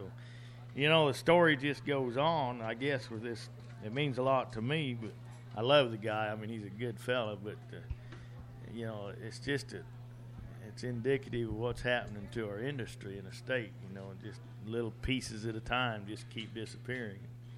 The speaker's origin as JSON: {"language": "English", "region": "Nebraska", "country": "United States", "tie": "born or raised there", "said": "I grew up in Nebraska on a ranch. All I ever wanted to do was ranch."}